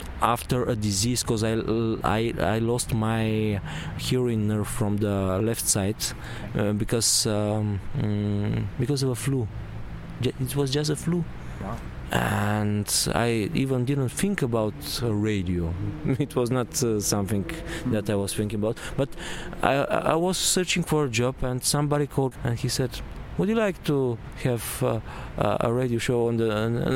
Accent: Montana, Montana Province, Bulgaria; when I was 15, in my hometown called Montana. It's very funny because actually it had a kind of a socialist name and they wanted to change it

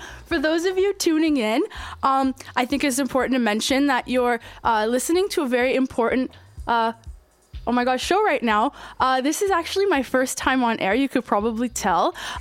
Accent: Sudbury, Ontario, Canada; now in Montreal, Canada; Just for some context, I come from Sudbury, Ontario. Shout out, love this place. And it's about 4 hours north of Toronto.

